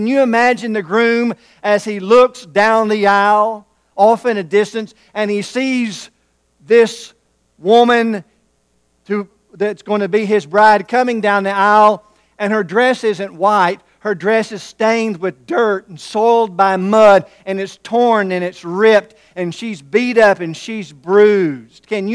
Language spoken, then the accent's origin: English; Pasadena, Texas, United States; born there; I was born in Pasadena, Texas.